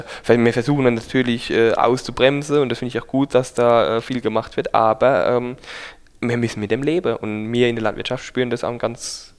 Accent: Rhineland-Palatinate, Germany; wir sind Pfälzer, Trinkkultur

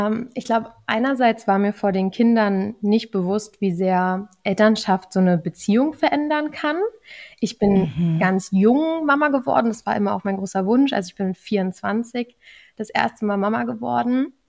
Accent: Berlin, Germany; Ich komme aus Berlin. Ich wohne hier mit meinen 3 Kindern.

